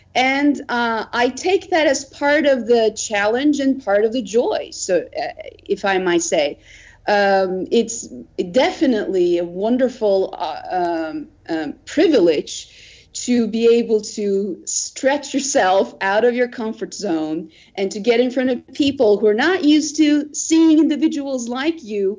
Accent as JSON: {"language": "English", "region": "Istanbul", "country": "Turkey", "tie": "born or raised there", "moved": "as an adult", "lives_now": "United States", "said": "I came to this country when I was 22 years old. I grew up in Istanbul, Turkey"}